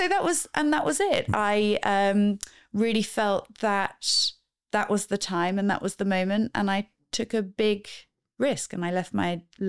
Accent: Peterborough, East of England, United Kingdom; now in London, United Kingdom; Originally, I'm from Peterborough.

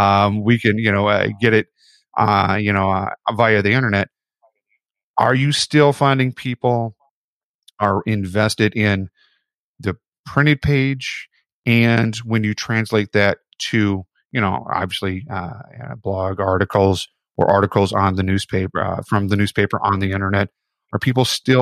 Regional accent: Chicago, Illinois, United States; moved away; I'm from Chicago, so we had our news at 10 o'clock. And when I moved to the East Coast, I found everyone has their news at 11 o'clock.

